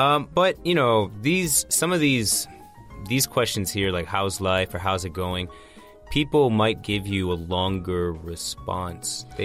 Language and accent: English; Washington, District of Columbia, United States; like, urban places like New York or even my hometown, D.C.